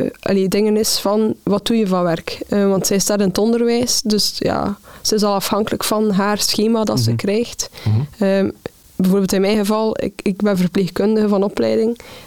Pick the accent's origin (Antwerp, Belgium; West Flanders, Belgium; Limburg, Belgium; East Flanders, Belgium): East Flanders, Belgium; Ghent; Bij mij op het moment woonde ik nog bij mijn ouders. Ik ben geboren en getogen in Gent, maar mijn ouders zij gaan wonen in Oudenaarde